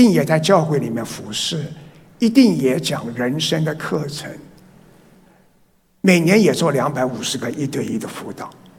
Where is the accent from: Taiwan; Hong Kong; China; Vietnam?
Taiwan; 我就选了上海是我创业的，台湾是我长大的地方，北京是我做总裁的地方。